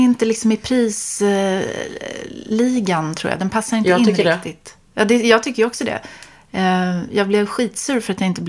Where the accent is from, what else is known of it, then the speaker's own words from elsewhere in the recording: Stockholm, Stockholm County, Sweden; Ja, jag är uppvuxen på Östermalm.